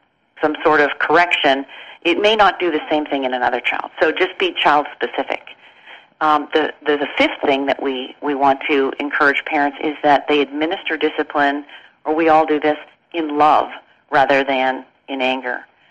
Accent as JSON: {"language": "English", "town": "Toronto", "region": "Ontario", "country": "Canada", "said": "I'm actually from the East Coast area, Toronto."}